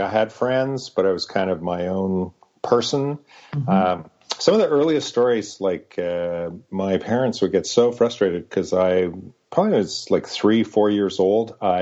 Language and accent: English; Edmonton, Alberta, Canada; So I was born in Edmonton, Alberta, Canada, and I was relinquished for adoption immediately at birth. And I was adopted into a delightful upper middle class family in Edmonton.